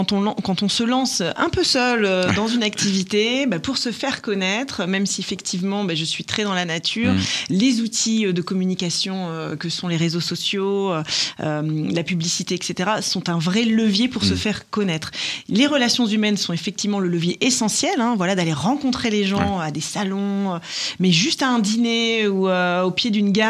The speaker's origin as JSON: {"language": "French", "region": "Hauts-de-France", "country": "France", "tie": "born or raised there", "lives_now": "Lille, France", "said": "je suis née en Picardie, en pleine campagne. J'avais des parents et des grands-parents très reliés à la nature, à la terre, au potager, etc. Et donc ça, c'était des racines fortes. Et moi, je suis arrivée à Lille."}